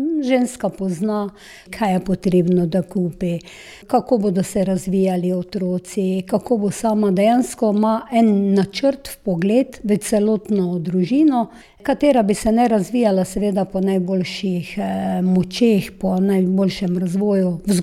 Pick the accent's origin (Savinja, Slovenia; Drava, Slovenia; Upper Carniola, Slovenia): Drava, Slovenia; Vitomarci; Prihajam iz Vitomart, Sveti Andraž, to je naslednja občina, ni daleč.